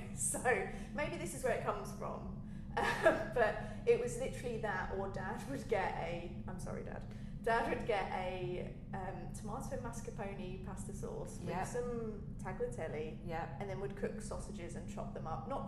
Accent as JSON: {"language": "English", "region": "East of England", "country": "United Kingdom", "tie": "born or raised there", "said": "So I grew up South Cambridgeshire, literally on the border with North Harts, little village. I live there now as well"}